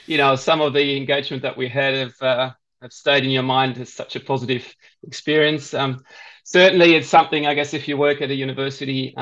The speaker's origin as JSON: {"language": "English", "country": "Germany", "tie": "born or raised there", "said": "So I was born in Germany. I grew up in Germany, did my high school there."}